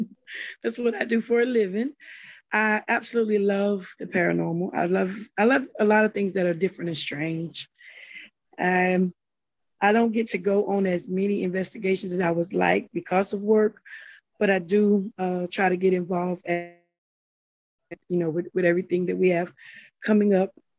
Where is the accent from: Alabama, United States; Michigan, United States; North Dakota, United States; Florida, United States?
Alabama, United States; Mobile; Well, growing up in Mobile, Alabama, as a little girl, we had a haunted house.